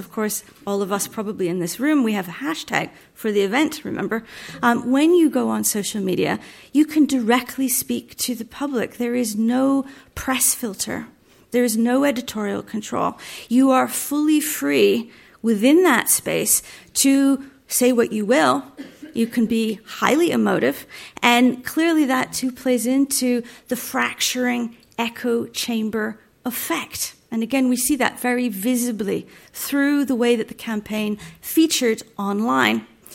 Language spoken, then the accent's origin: English; Canada; I'm a Canadian by origin, so I grew up with referendums.